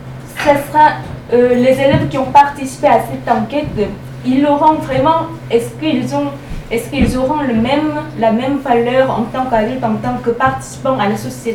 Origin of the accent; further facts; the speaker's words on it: South Korea; French is a second language; quand je viens de Corée, et la Corée, quand même, j'ai vu que mon pays est situé assez haut niveau